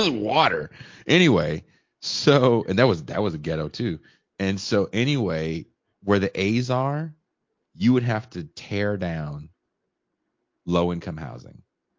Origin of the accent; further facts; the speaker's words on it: Richmond, California, United States; also born or lived in Oakland; I'm from the East Bay. Like, I was born in Oakland. I grew up in Richmond, California. It's the East Bay.